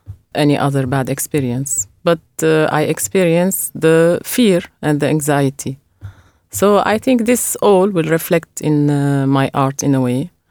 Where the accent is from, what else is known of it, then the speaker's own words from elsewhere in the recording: Damascus, Damascus Governorate, Syria; But still Damascus, I'm from Damascus, is maybe the most safest city in Syria